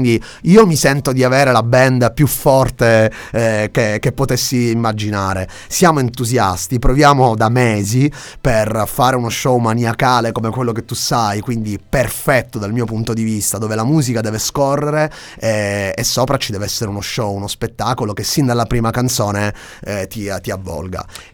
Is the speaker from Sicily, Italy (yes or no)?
yes; Catania, Sicily, Italy; accent: Catanese; e sono assolutamente catanese, come si sente anche dal mio accento.